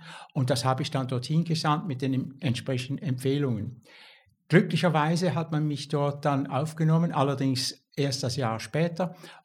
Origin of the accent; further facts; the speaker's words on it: Switzerland; als Schweizer Grafiker